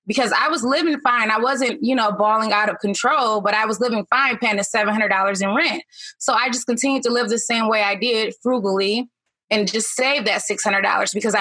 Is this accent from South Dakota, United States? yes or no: no; Detroit, Michigan, United States; You know, I grew up in Detroit, and honestly, I grew up in a really bad neighborhood